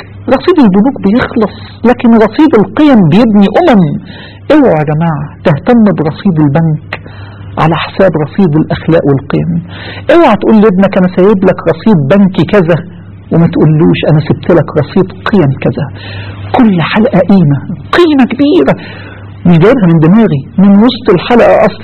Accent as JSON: {"language": "Arabic", "country": "Egypt", "said": "حتى لو كان اللي ظالم اصل المصريين وانا مصري"}